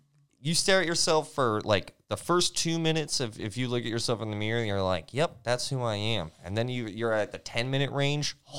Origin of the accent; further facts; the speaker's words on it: Florida, United States; I was born and raised in Florida.